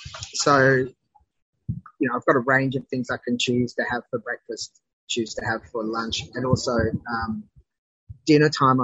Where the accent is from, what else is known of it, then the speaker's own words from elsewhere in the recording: Tasmania, Australia; born there; I was born in Tasmania, which is a little island down in south Australia, and I was the first of 4 children.